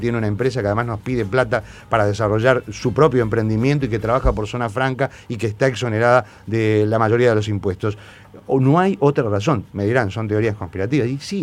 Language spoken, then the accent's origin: Spanish; Uruguay; yo soy oriental, ni siquiera digo que soy uruguayo, soy oriental y defiendo la orientalidad